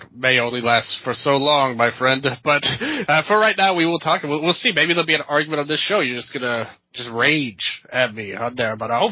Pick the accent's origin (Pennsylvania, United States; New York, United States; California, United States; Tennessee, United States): Tennessee, United States; Memphis; I was here, I was from Memphis, Tennessee, just a kid watching online